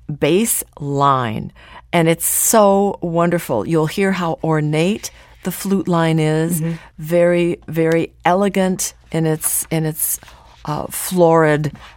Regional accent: Ithaca, New York, United States; I grew up in Ithaca, New York, and went to many organ recitals at Cornell University when I was very young.

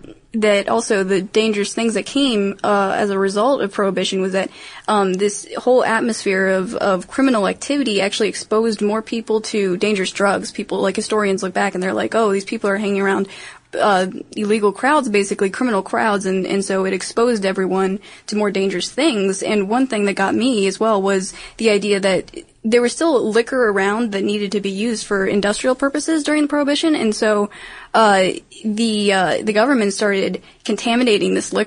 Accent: Maryland, United States; I wanted to give a shout out to Maryland, my home state

